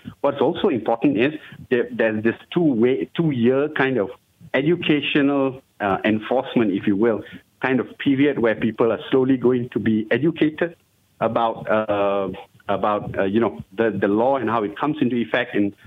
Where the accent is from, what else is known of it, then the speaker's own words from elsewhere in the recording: Malaysia; But definitely, as a Malaysian, I would expect us to have absolutely no kind of discriminatory practices onto those living in the same country